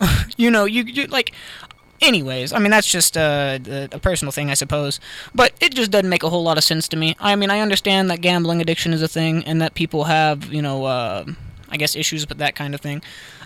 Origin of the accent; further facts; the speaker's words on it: Ohio, United States; I mean, we're from Ohio, so it's fairly new around here.